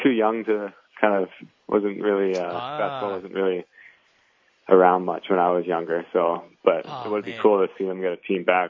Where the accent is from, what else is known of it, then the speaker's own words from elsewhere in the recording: Victoria, British Columbia, Canada; I'm from Victoria, British Columbia, so on the west coast. It's on the island right off of Vancouver. So spent a lot of time out by the beach, a lot of outdoor stuff, hiking, stuff like that.